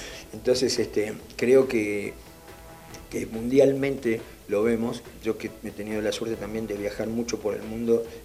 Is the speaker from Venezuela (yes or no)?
no; Argentina; también soy argentino